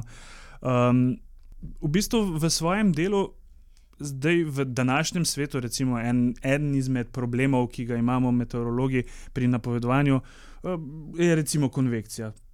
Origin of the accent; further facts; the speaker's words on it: Celje, Savinja, Slovenia; glede na to, da sem iz Celja